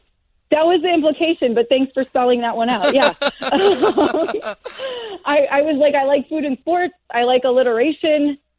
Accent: California, United States; My parents met at Ohio State, and then I grew up in California when I was a kid.

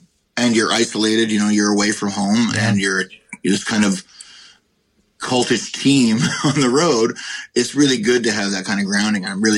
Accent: Canada; now in United States; I live in the U.S. now, and I don't have a vote. I'm Canadian.

